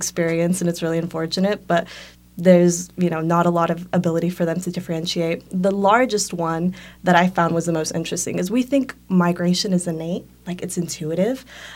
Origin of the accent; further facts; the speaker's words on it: California, United States; I'm not as familiar with this area. So, right, I'm from California. I have that background.